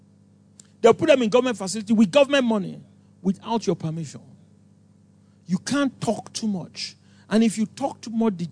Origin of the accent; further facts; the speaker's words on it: Nigeria; No, I'm Nigerian. Thank God for Nigeria.